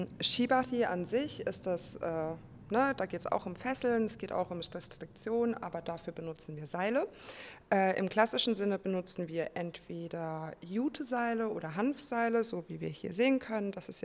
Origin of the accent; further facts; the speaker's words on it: Saxony, Germany; Ich komme aus der Nähe von Dresden, bin aber viel in Berlin und in Leipzig unterwegs